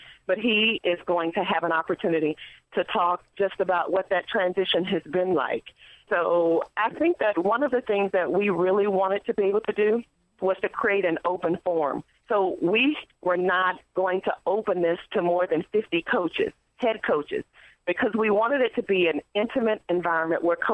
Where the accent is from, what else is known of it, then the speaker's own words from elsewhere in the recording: Louisiana, United States; I grew up in Louisiana.